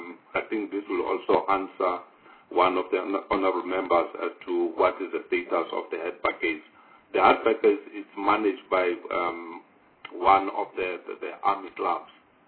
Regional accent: North West, South Africa; And I know in my area, I'm from the Northwest.

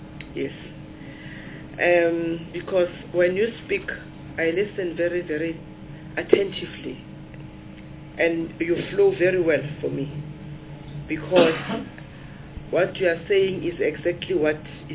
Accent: Midvaal, Gauteng, South Africa; I'm coming from Midvale, which is a place in the Vaal, and there is a place there in one of the villages called Makoko.

